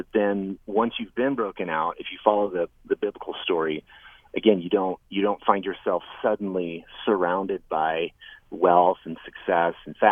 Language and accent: English; United States; I'm an American and I love my country